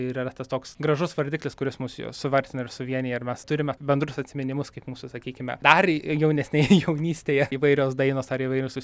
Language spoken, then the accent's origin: Lithuanian; Telšiai, Telšiai County, Lithuania; aš esu, pavyzdžiui … aš esu iš Telšių kilęs, Žemaitis aš esu, bet taip pat mes turime visi tą bendrą vardiklį lietuvis